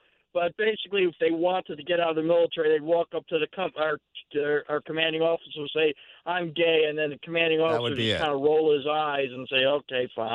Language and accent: English; United States; I'm an American, and I'm a military veteran.